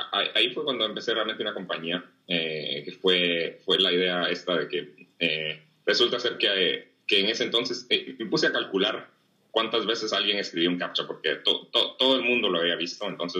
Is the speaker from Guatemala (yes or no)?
yes; Guatemala; moved away as an adult; now in Pittsburgh, United States; yo nací y crecí en Guatemala